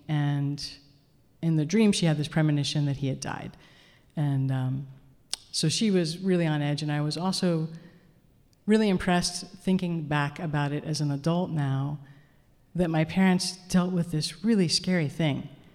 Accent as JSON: {"language": "English", "town": "Ossining", "region": "New York", "country": "United States", "tie": "born or raised there", "said": "So we grew up in Ossining, New York. My mom and her family actually grew up in the neighboring town, Briarcliff Manor"}